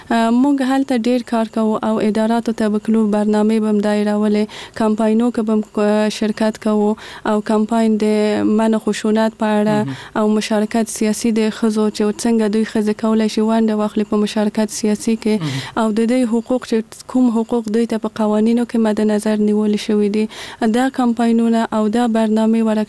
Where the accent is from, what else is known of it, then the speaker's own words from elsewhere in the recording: Kabul, Afghanistan; born there; زه په کابل کې زغیدلې یم او دلته مجوون کړی